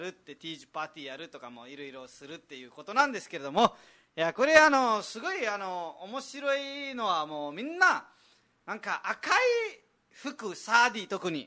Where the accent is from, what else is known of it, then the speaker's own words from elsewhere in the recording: Nepal; Japanese is a second language; now in Japan; 私たち誰？私たちはネパール人ですね。